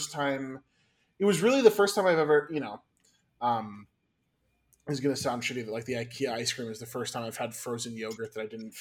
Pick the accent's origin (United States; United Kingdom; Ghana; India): United States; Midwest; I'm from the Midwest, Chad.